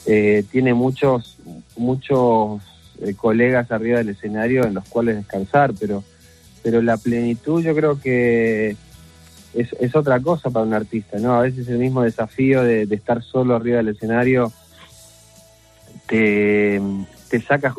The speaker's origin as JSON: {"language": "Spanish", "country": "Uruguay", "said": "Estuve haciendo conciertos en Uruguay, en mi país"}